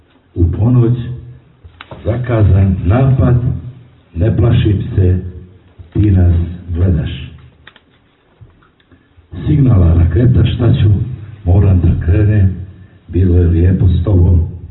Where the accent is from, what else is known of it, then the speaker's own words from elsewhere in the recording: Kolašin, Montenegro; evo ja u mom rodnom gradu sam u prilici da posle 22 objavljene knjige prvi put govorim pjesmu